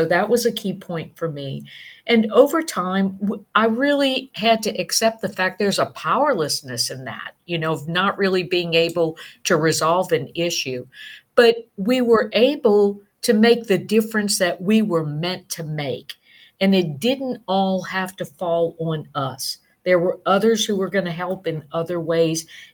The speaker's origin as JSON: {"language": "English", "town": "New Orleans", "region": "Louisiana", "country": "United States", "said": "Actually, I'm from New Orleans. I'm the third of nine children."}